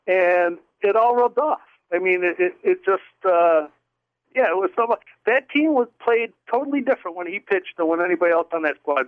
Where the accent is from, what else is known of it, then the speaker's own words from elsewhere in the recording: Detroit, Michigan, United States; growing up in Downriver, Detroit, I was in Tiger Stadium